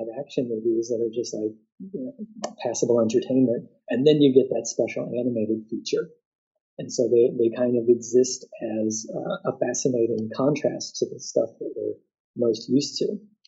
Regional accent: Chicago, Illinois, United States; now in Christchurch, New Zealand; And so I grew up outside of Chicago, and one of the great things is that when a band I liked would go on tour, I knew that they would come to Chicago. Then I moved to Christchurch

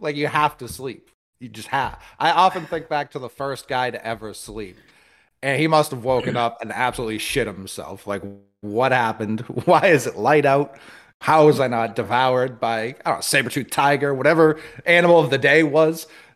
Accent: Harlem, New York, United States; I'm from Harlem.

